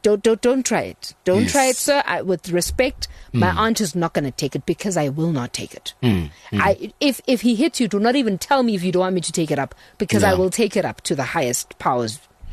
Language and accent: English; Eastern Cape, South Africa; I'm from the Eastern Cape. But I went to a school in the Eastern Cape.